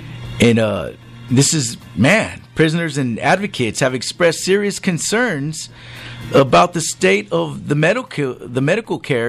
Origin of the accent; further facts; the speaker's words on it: San Jose, California, United States; I come from Eastside Sanjo, the Mayfair community. Get out if you can is what they dub my neighborhood.